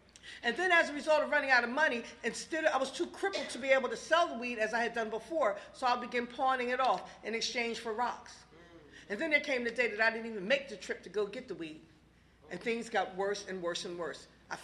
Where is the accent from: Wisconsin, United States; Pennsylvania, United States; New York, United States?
Pennsylvania, United States; Philadelphia; also born or lived in New Jersey; now in Maryland, United States; I remember my geographic cure was moving here to Maryland because I am from Philadelphia and the New Jersey area.